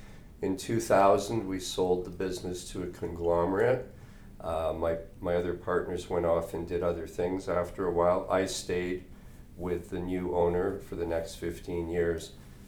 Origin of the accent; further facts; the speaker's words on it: Toronto, Ontario, Canada; I'm originally from Toronto